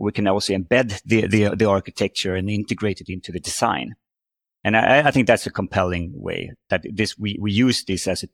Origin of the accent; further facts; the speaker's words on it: Sweden; English is a second language; Growing up in Sweden, over half of the population, 70% of the population, has access to these small cottages in the rural places in Sweden.